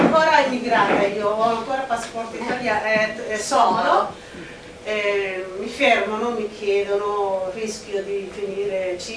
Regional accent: Somalia; now in Milan, Italy; sono dalla Somalia, sono una piccola sopravvissuta che sopravvive a Milano, una normale migrata

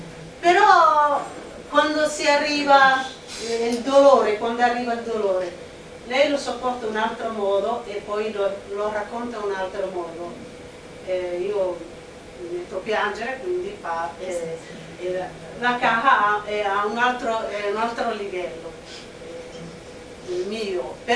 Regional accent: Somalia; now in Milan, Italy; sono dalla Somalia, sono una piccola sopravvissuta che sopravvive a Milano, una normale migrata

